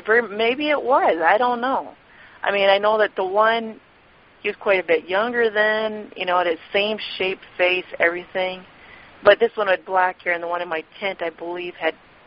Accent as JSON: {"language": "English", "region": "Minnesota", "country": "United States", "tie": "born or raised there", "said": "I had many interactions growing up in Minnesota. My family was very outdoorsy, so I traveled all over the state."}